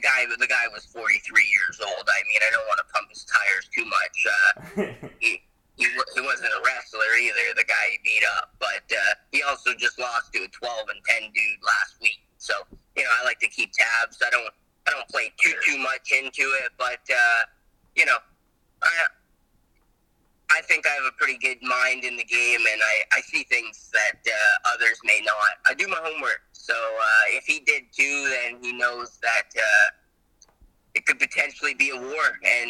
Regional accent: Oshawa, Ontario, Canada; I'm from the dirty Schwa, so you know, it was extra special for me. I might have been born in Lindsay, but I grew up in Oshawa

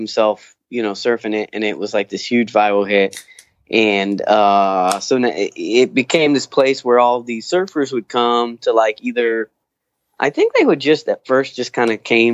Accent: Fresno, California, United States; Like, who would ever think, like, oh yeah, I'm from Fresno, I'm gonna go see a surf competition in my backyard

